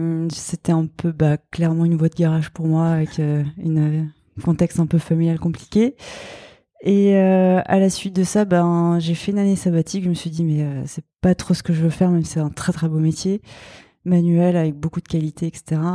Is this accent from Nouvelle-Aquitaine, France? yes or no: no; Grand Est, France; Et ça m'a permis de faire un stage multimédia dans une petite agence à Strasbourg, parce que je suis originaire d'Alsace.